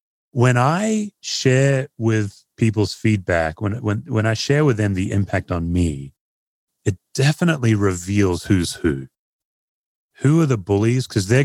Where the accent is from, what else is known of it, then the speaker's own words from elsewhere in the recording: Australia; Aussies, I know a few of us, we actually work very hard at the image of being laid back.